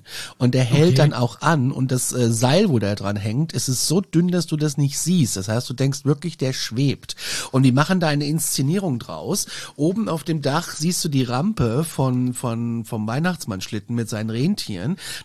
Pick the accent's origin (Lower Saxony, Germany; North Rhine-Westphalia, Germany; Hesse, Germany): Hesse, Germany; Kassel; In meiner Heimatstadt Kassel.